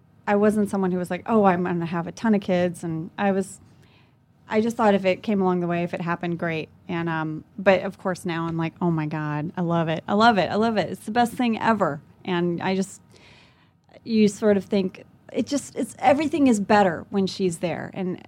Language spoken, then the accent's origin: English; Lafayette, Louisiana, United States; born there; moved away; also born or lived in Jakarta; I was born in Lafayette, Louisiana.